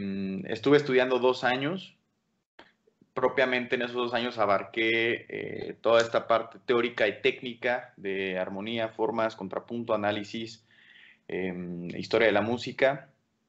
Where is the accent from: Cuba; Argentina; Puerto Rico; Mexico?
Mexico; La Piedad, Michoacán; yo soy originario de La Piedad, Michoacán. Ahí comencé a estudiar piano a los 5 años de edad